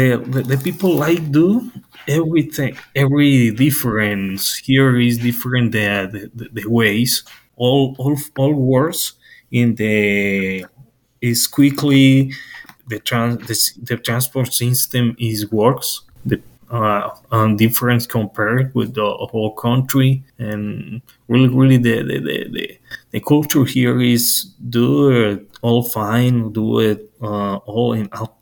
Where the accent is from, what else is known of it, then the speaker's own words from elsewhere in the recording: Colombia; English is a second language; now in Canada; I am from Colombia. I am a business administrator and master in political science. And I'm here in Canada because the Canadian government awarded me a prize.